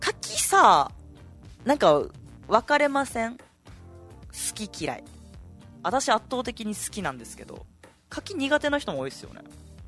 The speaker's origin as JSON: {"language": "Japanese", "region": "Chubu", "country": "Japan", "accent": "Chubu dialect", "said": "中部出身で中部の癖とか方言とか抜けないままラジオパーソナリティやってしまってるから、"}